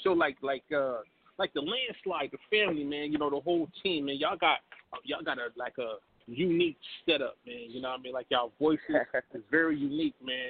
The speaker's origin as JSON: {"language": "English", "town": "Rochester", "country": "United States", "said": "well you know where I'm from Rochester, though."}